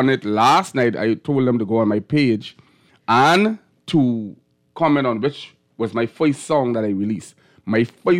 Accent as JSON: {"language": "English", "town": "Managua", "country": "Nicaragua", "said": "I'm from Managua, and I is a domino expert."}